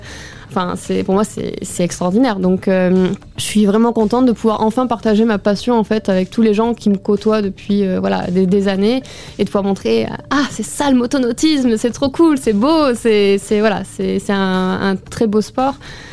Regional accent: Monaco; personne ne m'a aidé, on va dire, enfin m'a intégré dans le projet parce que j'étais de Monaco ou n'importe quoi.

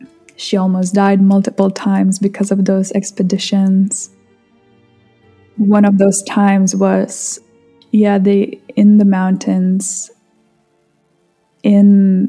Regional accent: Vilnius, Vilnius County, Lithuania; So my childhood, I grew up in Lithuania. I was born in Lithuania. I lived in Vilnius for 18 years of my life.

